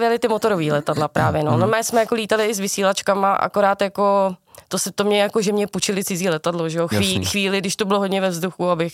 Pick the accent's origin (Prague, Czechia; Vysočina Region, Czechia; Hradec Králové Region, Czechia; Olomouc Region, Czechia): Hradec Králové Region, Czechia; Žacléř; Tak já pocházím z takového malého městečka v pohraničí, ve východní Vrána Krkonoš. To městečko se jmenuje Žacléř, nevím, jestli ho znáš.